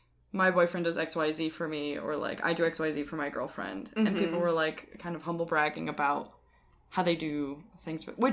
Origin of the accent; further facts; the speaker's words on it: Springfield, Massachusetts, United States; I'm from Springfield, which is where basketball was invented by James Naismith.